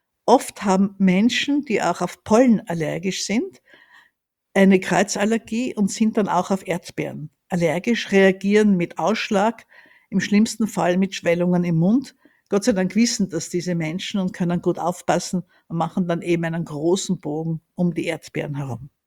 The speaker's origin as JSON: {"language": "German", "town": "Graz", "region": "Styria", "country": "Austria", "tie": "born or raised there", "said": "Ich bin in Graz aufgewachsen. Das ist die zweitgrößte Stadt in Österreich, so circa 200 Kilometer entfernt von Wien."}